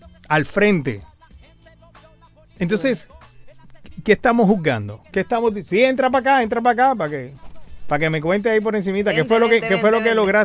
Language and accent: Spanish; Miami Beach, Florida, United States; born there; Yo nací en Miami Beach